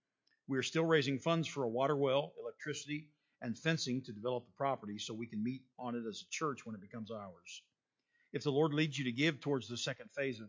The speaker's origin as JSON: {"language": "English", "country": "Kenya", "said": "because I am Kenyan"}